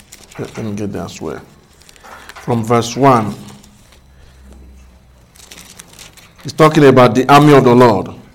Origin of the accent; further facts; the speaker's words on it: Nigeria; at least where I grew up in Nigeria, that I know, let and bred